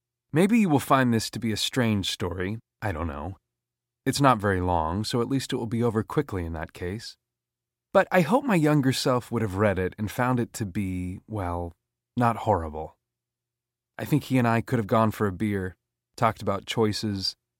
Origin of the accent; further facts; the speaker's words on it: Helsingborg, Skåne, Sweden; It was published in the local newspaper of my hometown, Helsingborg, in the southernmost part of Sweden.